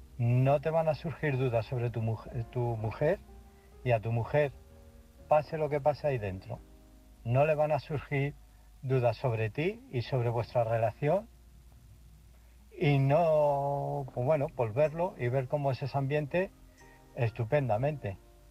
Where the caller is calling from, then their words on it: Illescas, Castilla-La Mancha, Spain; de Illescas.